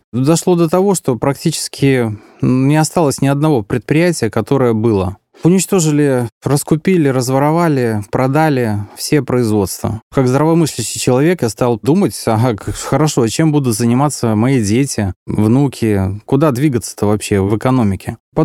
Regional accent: Latvia; Я латыш, я родился в Латвии, я знаю латышский язык, но прежде всего я прекрасно понимал, что я русский. Я гражданин Советского Союза

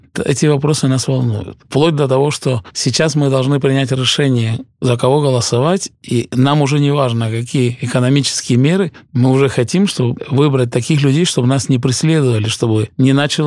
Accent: Argentina; Russian is a second language; Я родился в Аргентине, я жил всю свою жизнь в Аргентине.

